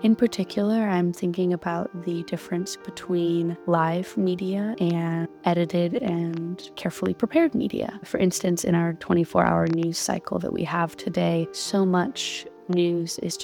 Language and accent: English; the South, United States; I had some really interesting experiences with education growing up in the South.